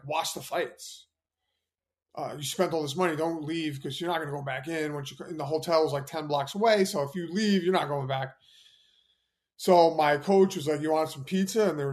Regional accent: New York City, New York, United States; I just won my first round knockout over an Olympian in Madison Square Garden, in my hometown, in front of all my friends and family

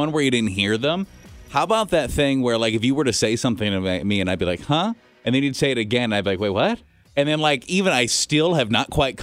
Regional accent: United States; Yes, I initiate the handshake because I am an American.

